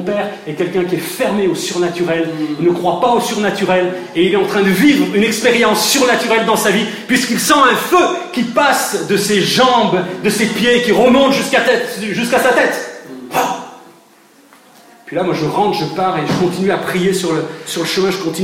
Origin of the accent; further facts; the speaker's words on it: Sète, Occitanie, France; born there; Et de Perpignan, je retourne faire un petit pèlerinage à Sète, ma ville natale.